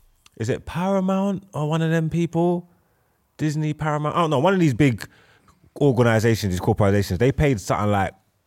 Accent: Jamaica; Unless it's track and field, then obviously I'm Jamaican.

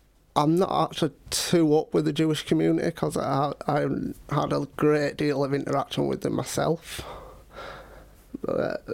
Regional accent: Yorkshire and the Humber, United Kingdom; I was born in Holmwood, spent some of my childhood in Scarborough, spent 6 years living in Thornbury and another 6 years living in Ravenscliffe. So very local.

